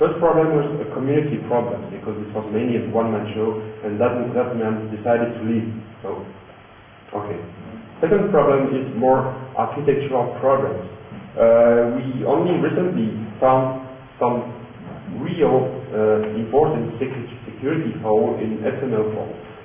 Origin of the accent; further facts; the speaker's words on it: Toulouse, Occitania, France; English is a second language; I'm from Toulouse in the south of France